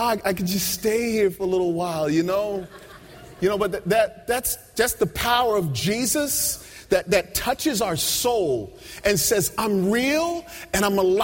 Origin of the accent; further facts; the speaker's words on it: Virginia, United States; now in New York City, United States; And growing up in Virginia, it was my dream and excitement to come to the big city, to be in New York.